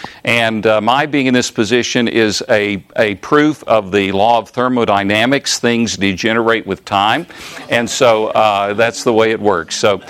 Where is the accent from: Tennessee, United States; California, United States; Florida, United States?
Tennessee, United States; They lived in the South. I grew up in East Tennessee.